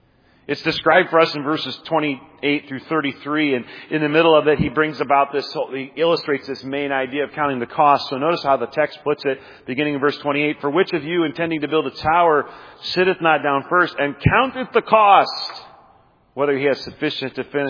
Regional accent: Nebraska, United States; As a young person growing up in Nebraska, I remember my grandparents' neighbors deciding they were going to build a new house.

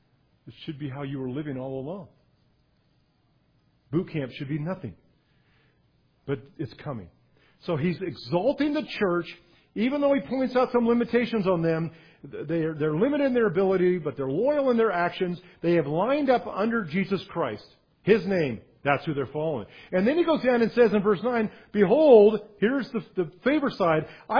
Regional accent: Santa Cruz, California, United States; I grew up in the Santa Cruz area, Santa Cruz Mountains.

